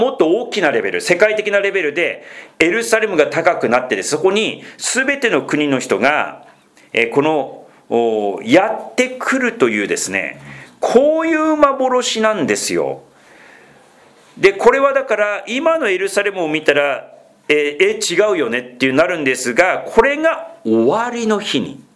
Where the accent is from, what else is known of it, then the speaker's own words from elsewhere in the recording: Tohoku, Japan; 私東北出身なんでよくわかるんですけど